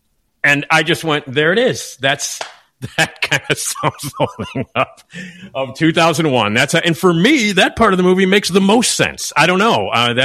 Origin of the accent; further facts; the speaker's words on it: Chicago, Illinois, United States; I grew up on Addison, just blocks away from Wrigley Field, so I am a Cubs fan.